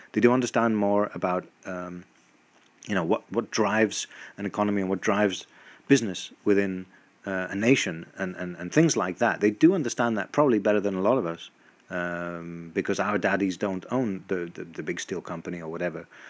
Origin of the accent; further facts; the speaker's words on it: England, United Kingdom; I don't know why I separate England from Europe, but, you know, I come from England, so maybe that's why.